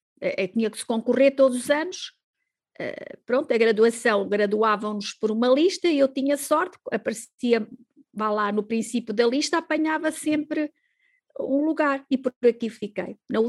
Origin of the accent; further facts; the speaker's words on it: Mozambique; eu cresci em Moçambique, eu acho que fui uma sortuda, porque eu cresci no mato.